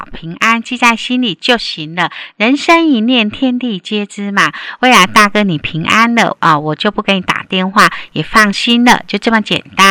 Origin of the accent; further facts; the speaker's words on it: Fujian, China; 我们福建人